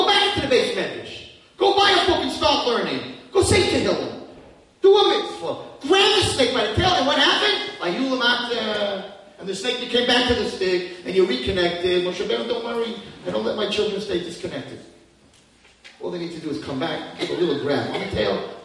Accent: Muncie, Indiana, United States; when I was growing up in Muncie, so it was, we're talking 40 years ago, and they had just started speech in my yeshiva

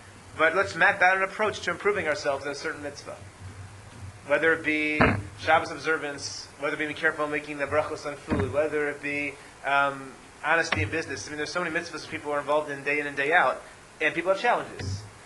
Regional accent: Atlanta, Georgia, United States; I grew up in Atlanta.

